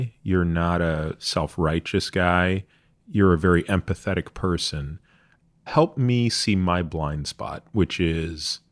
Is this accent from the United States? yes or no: no; Canada; because I grew up in Canada.